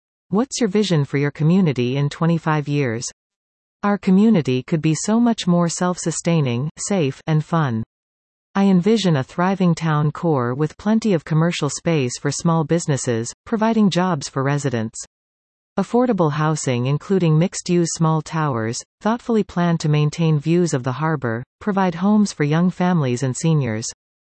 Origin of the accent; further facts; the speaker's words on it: Sooke, British Columbia, Canada; lived in the Souk area most of my life, including Souk, Otter Point, Shirley, and East Souk. Souk is my hometown, where I learned to drive, where my wife grew up